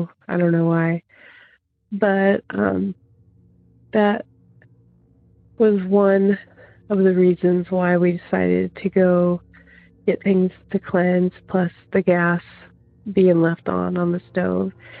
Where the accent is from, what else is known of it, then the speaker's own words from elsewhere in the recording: Iowa, United States; I am from Iowa.